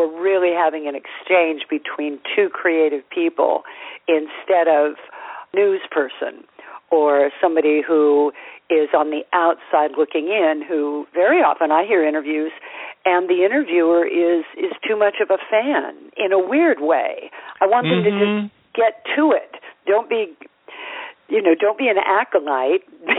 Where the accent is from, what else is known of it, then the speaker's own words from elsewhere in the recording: California, United States; I'm from California and he lived in California for years, but we both much prefer New York.